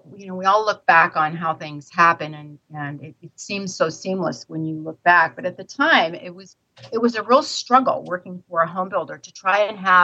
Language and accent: English; Midwest, United States; moved away; And I'm born and raised in the Midwest and came out here and got involved in real estate